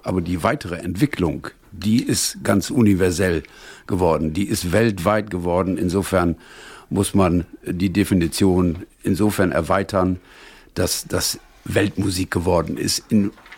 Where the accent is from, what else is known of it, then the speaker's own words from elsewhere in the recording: Osnabrück, Lower Saxony, Germany; Ich bin 1944 in Osnabrück geboren und habe Osnabrück an sich nur zum Studium verlassen.